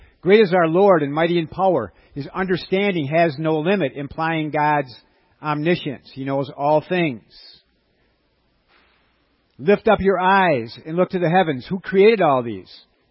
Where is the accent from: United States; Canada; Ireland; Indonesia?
United States; Racine, Wisconsin; in my hometown, Racine, Wisconsin